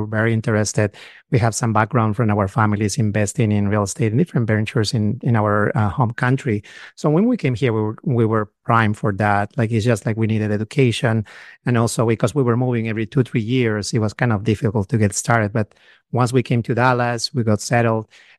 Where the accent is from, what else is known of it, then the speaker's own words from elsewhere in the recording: Peru; English is a second language; moved away as an adult; now in United States; So my wife and I, we're actually both from South America, from Peru. We both are physicians. We came here to the US about 15 years ago.